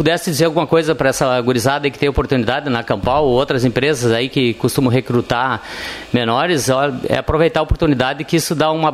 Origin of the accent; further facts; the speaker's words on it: Nova Palma, Rio Grande do Sul, Brazil; eu adoro Nova Palma, é o lugar que eu nasci, é a minha terra.